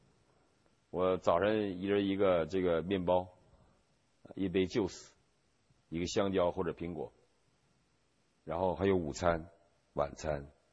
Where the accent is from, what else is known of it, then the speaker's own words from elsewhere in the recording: China; 我们中国人做事情啊，往往是会做我们手中有的能看见的那么大的事儿